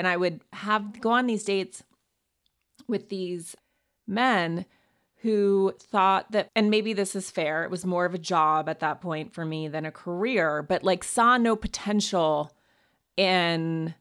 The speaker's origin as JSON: {"language": "English", "region": "Montana", "country": "United States", "said": "because I went to boarding school, went to Yale, but I'm from Montana and I'm like my parents are not in the social registry."}